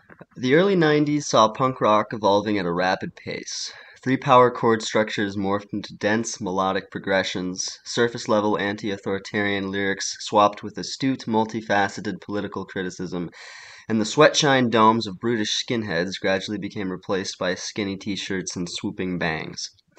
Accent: Bloomington, Illinois, United States; I really wasn't into punk rock that much growing up, or at least growing up in Bloomington Normal.

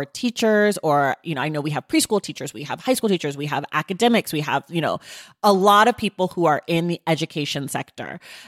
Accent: United States; born there; I am an American. I was born in America. I was raised by people who were born in America.

